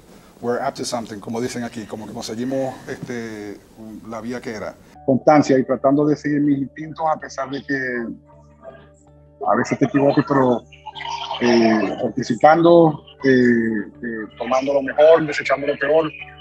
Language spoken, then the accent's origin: Spanish; Maracaibo, Zulia, Venezuela; yo soy de Maracaibo, como te das cuenta hablo bastante rápido